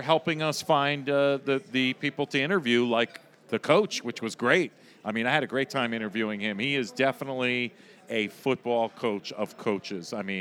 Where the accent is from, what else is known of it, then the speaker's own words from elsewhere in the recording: Valhalla, New York, United States; now in Connecticut, United States; I grew up in Valhalla, but I live in Connecticut.